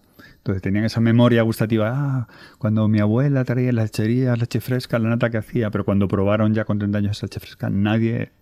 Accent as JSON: {"language": "Spanish", "region": "Extremadura", "country": "Spain", "said": "y también lo he escuchado en mi tierra, en Extremadura"}